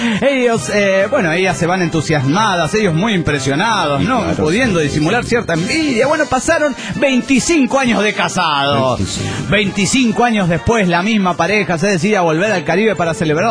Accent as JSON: {"language": "Spanish", "town": "Barcelona", "region": "Catalonia", "country": "Spain", "said": "Soy el culé de Barcelona, España."}